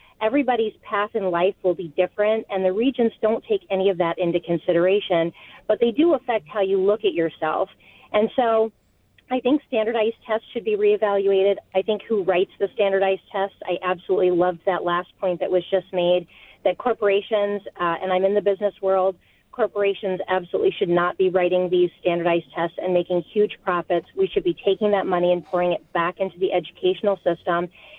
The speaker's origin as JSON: {"language": "English", "town": "Webster", "country": "United States", "said": "And I'm from Webster, and I have three kids in the district. I think our educational system is fantastic in Webster."}